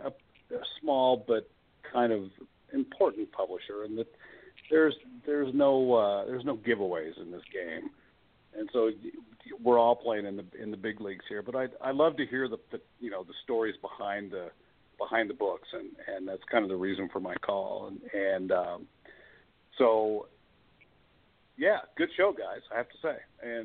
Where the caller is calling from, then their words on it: Fort Collins, Colorado, United States; I'm calling from Fort Collins, Colorado.